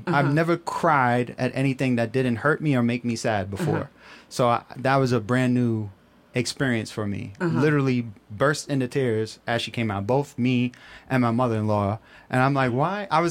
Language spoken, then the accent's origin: English; Bronx, New York, United States; I was born and raised in the Bronx. I've been here my whole life.